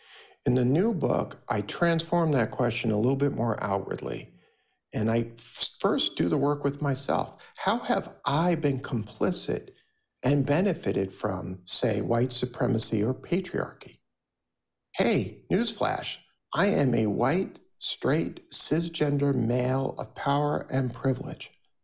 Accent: Brooklyn, New York, United States; I know in my own life, growing up in Brooklyn, I know with the benefit of hindsight that banks and real estate agents benefited from redlining and blockbusting.

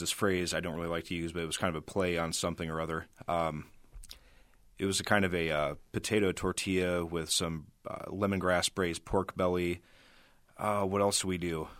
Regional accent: Denison, Iowa, United States; like even in my hometown, Denison, Iowa, we have a taco truck now

